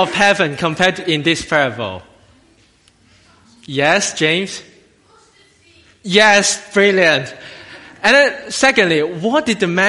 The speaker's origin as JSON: {"language": "English", "country": "Hong Kong", "second_language": "English", "said": "My accent wasn't great, you know. I'm not from here, you can tell. I'm from Hong Kong."}